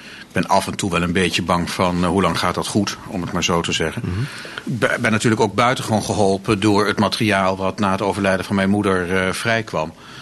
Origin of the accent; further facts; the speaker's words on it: Zwolle, Overijssel, Netherlands; now in Groningen, Netherlands; ik ben vanaf het moment dat ik vanuit mijn jeugd in Zwolle in Groningen terecht ben gekomen, bovenal schrijver geweest.